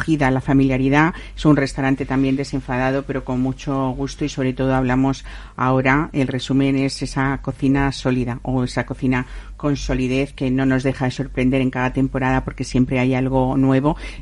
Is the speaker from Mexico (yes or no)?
no; Spain; somos españoles y a los españoles la juerga gastronómica no nos gusta.